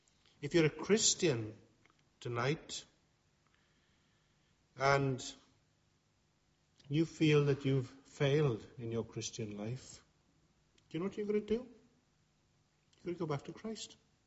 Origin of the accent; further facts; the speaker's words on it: Wales, United Kingdom; God may have blessed us as a nation in Wales, but look at us today. Wealth being Welsh means nothing.